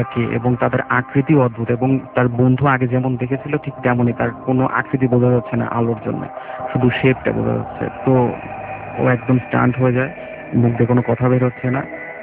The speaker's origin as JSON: {"language": "Bangla", "town": "Pabna", "region": "Rajshahi Division", "country": "Bangladesh", "tie": "born or raised there", "said": "আমি এসেছি মধ্যপাড্ডা থেকে, আমার হোম টাউন পাবনার বর্তমানের সাথে।"}